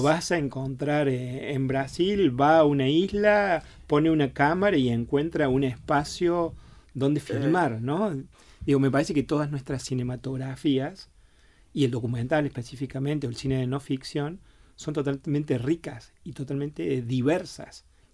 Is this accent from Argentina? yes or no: yes; Córdoba, Argentina; yo específicamente soy de Córdoba y bueno, en mi ciudad había varios centros o campos de concentración